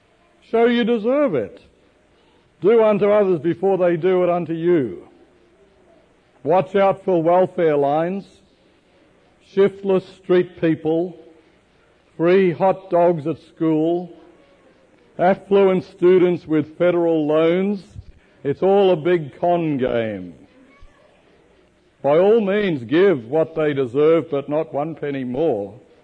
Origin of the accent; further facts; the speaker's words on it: Melbourne, Victoria, Australia; when I was a child growing up in Melbourne, Australia